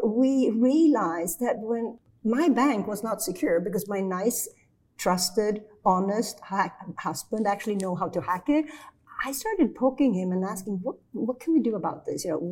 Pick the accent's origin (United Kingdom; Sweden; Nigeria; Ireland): Sweden; now in United States; At the time, I lived in Sweden. I was born here in the U.S. I grew up in Sweden.